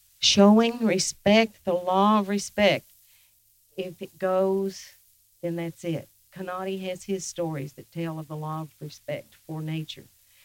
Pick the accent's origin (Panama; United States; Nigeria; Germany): United States; Oak Ridge, Tennessee; And I grew up in Oak Ridge, Tennessee, where the nuclear research was done in the 40s. So I was an Appalachian, a Cherokee Appalachian